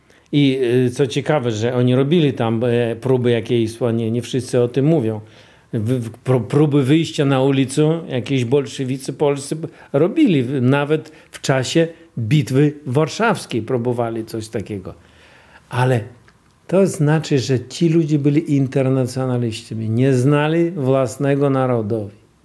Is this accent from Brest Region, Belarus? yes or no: yes; Brest, Brest Region, Belarus; now in Poland; kiedy ja tu już mieszkam, ja jestem z Brześcia, tu za rzeką. I kiedy ja tu przyjechałem, to byłem w szoku.